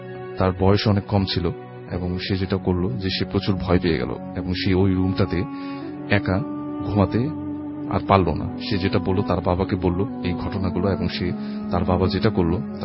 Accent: Dhaka, Dhaka Division, Bangladesh; পুরান ঢাকা থেকে এসেছি।

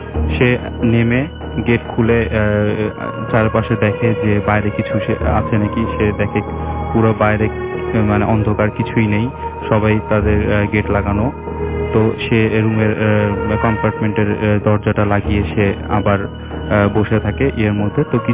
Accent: Mirpur, Dhaka Division, Bangladesh; মিরপুর থেকে এসেছি।

